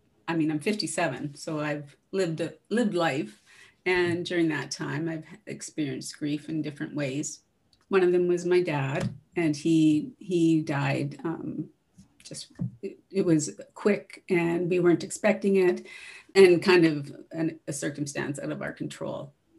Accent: Saskatchewan, Canada; now in Calgary, Canada; I've lived in Calgary for over 30 years, but I grew up in Saskatchewan, and I'm a prairie girl at heart, love the wide open spaces

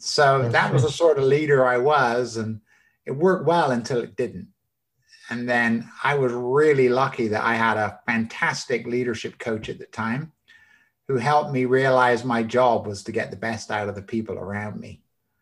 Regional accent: England, United Kingdom; But I grew up in the UK. I grew up in England, which probably also says a lot about my passion for soccer.

